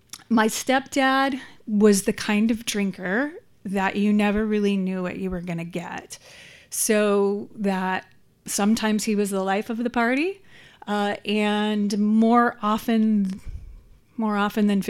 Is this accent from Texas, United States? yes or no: yes; Texas, United States; born there; I was born in Texas, proud Texan, to a single mom. I was raised an only child.